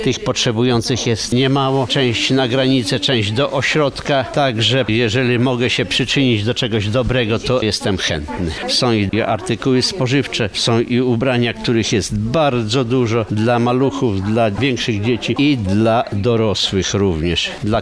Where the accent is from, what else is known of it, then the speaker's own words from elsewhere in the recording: Zamość, Lublin Voivodeship, Poland; Przyjechałem z Zamościa. Jestem w takim klubie, który zrzesza dziadków takich tak jak ja